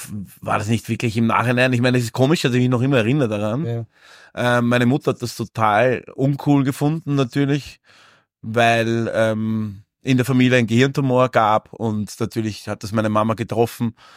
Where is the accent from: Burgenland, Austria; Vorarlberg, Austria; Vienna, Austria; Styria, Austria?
Vienna, Austria; ich komme aus Favoriten und in Favoriten war ich quasi der Mogli, aufgewachsen unter anderen, die nicht ausschauen wie ich. Das heißt, ich war die Minderheit in meinem Bezirk